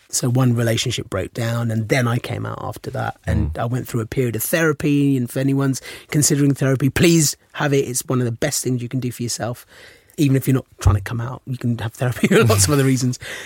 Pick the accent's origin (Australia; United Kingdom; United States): United Kingdom; London; I am a Londoner